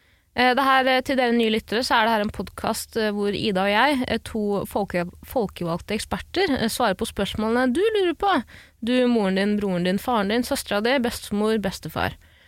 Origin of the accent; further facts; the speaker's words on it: Stokke, Vestfold, Norway; jeg skal møte folk jeg ikke har møtt på 10 år. Fra hjemstedet mitt, Stokke.